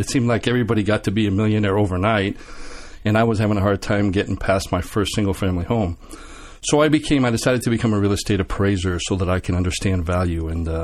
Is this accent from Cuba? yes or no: yes; Cuba; now in United States; we came from Cuba. So I wasn't actually born here. My father decided to move us up to Massachusetts and stuff. And we started out living in subsidized housing.